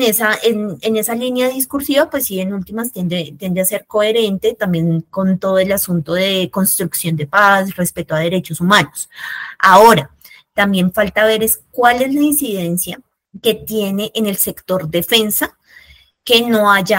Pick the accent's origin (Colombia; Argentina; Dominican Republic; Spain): Colombia; hay gente para la que es inevitable que cuando uno le dice soy colombiano le pregunten